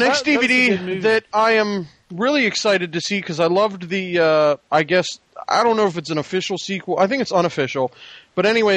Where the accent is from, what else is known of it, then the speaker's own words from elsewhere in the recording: Pittsburgh, Pennsylvania, United States; this one caught my eye because it's my hometown, Blood-Sucking Pharaohs in Pittsburgh.